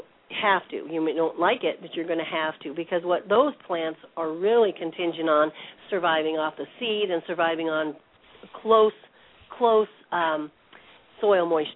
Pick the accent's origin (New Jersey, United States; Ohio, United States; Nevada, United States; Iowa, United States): Nevada, United States; I'm from Nevada